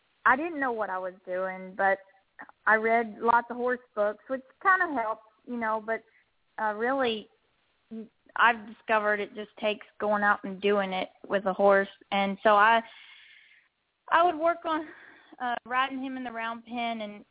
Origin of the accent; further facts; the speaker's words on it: McKinney, Texas, United States; Well, I'm from McKinney, Texas